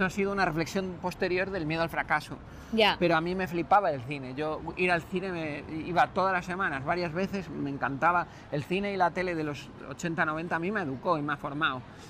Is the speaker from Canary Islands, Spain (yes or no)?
yes; Canary Islands, Spain; born there; yo vengo a ser gallego, gallego, gallego. Eso a mi madre le partía el corazón. Porque yo nací en Canarias